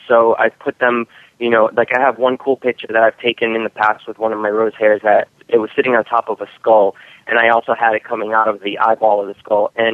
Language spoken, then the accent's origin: English; New York City, New York, United States; Well, I grew up in New York, so there weren't really lots of bugs and animals that you can really find over there because I was in the city.